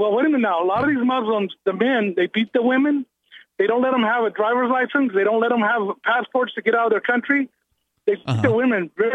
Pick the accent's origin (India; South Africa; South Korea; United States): United States; Well, until I voted for Trump because I'm an American.